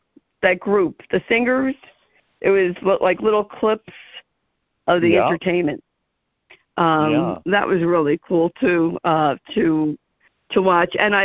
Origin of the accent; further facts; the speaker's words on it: New Jersey, United States; accent: Jersey; my Jersey accent. Sometimes people can't understand me.